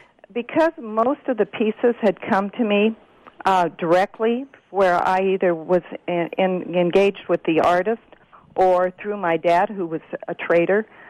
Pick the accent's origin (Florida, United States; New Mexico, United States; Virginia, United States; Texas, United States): New Mexico, United States; Gallup; about my childhood, about growing up in Gallup, New Mexico, and the impact that that had on me